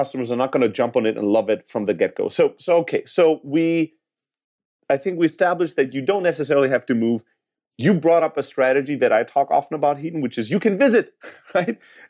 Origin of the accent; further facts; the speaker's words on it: Greece; I am from Greece, but Greece is really not economically or in any other way a great country to start a tech startup, right?